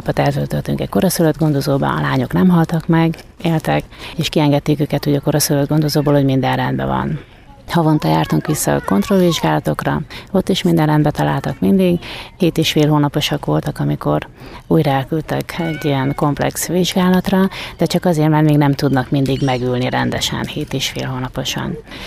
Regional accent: Bene, Zakarpattia Oblast, Ukraine; Mi Kárpátaljáról származunk, Beregszász mellett a kisfaluba Benéből. Ez Tiszabecsi és Beregsorány közötti határátkelőnél található ez a hely.

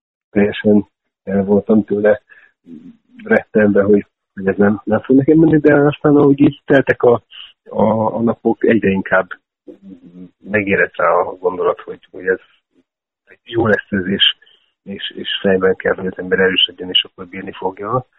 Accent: Kaposvár, Somogy, Hungary; Kaposvári illetőségű vagyok

